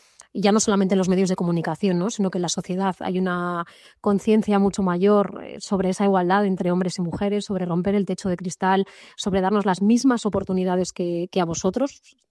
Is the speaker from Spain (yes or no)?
yes; Aragon, Spain; Además, claro, es que es mi tierra, es que es Huesca